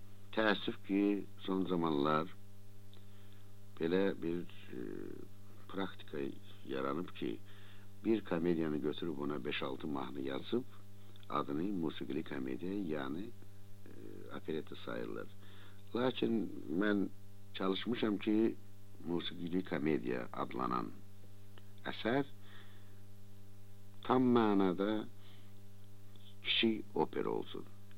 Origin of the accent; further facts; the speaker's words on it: Baku, Azerbaijan; Və uzun illər mənim arzum idi ki, öz doğma şəhərim Bakı haqqında mahnı yazım.